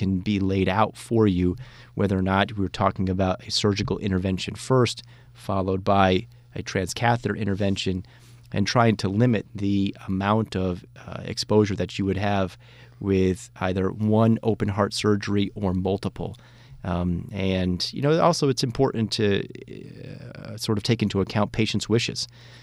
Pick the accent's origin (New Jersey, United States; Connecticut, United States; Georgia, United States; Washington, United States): Connecticut, United States; I grew up in Connecticut, so, you know, my heart goes out to the residents of Connecticut.